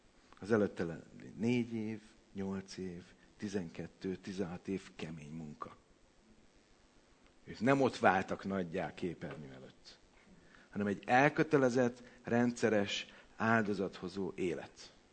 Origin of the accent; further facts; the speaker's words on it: Hungary; Büszke voltam, hogy magyar vagyok.